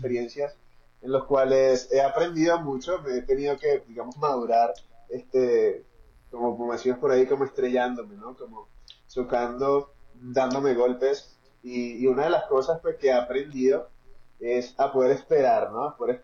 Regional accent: Venezuela; now in Bogotá, Colombia; yo soy cristiano hace ya 10 años, bueno, soy venezolano, en este momento vivo en Bogotá, Colombia.

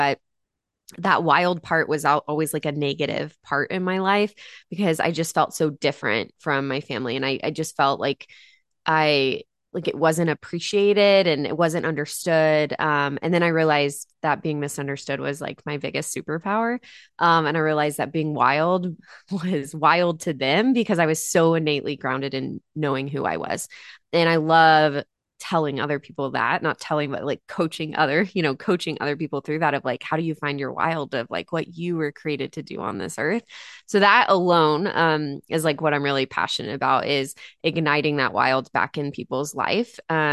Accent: Texas, United States; moved away; I was born and raised in Texas and thought I would never leave there, like literally.

